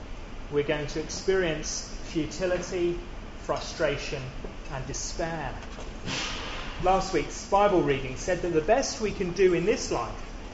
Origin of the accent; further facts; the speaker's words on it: Penzance, South West England, United Kingdom; given that I come from Penzance and maybe should have stayed there.